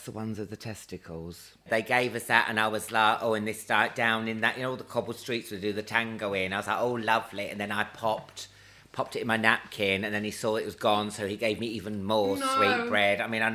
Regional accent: Weymouth, South West England, United Kingdom; born there; I am. I was born in Weymouth.

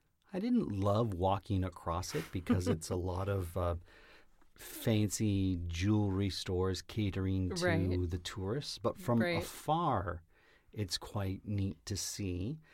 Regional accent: Woodbridge, Ontario, Canada; now in Toronto, Canada; the bridge that strikes me the most would be from my hometown of Woodbridge.

